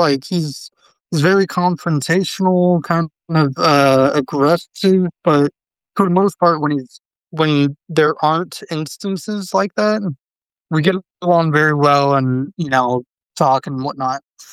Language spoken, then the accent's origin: English; California, United States; I'm from California and he's from California, and that's where he's living.